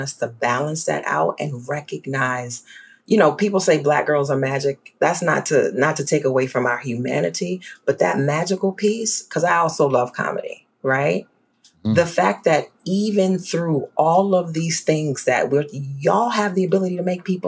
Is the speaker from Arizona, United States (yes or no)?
no; New Orleans, Louisiana, United States; So I grew up in New Orleans, and what you should know about New Orleans is that there's a long history of color-coded racial ideology, right?